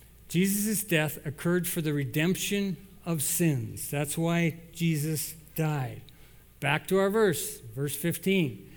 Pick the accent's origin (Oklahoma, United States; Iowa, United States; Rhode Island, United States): Iowa, United States; I grew up in Iowa, and my grandfather had a pickup just like this.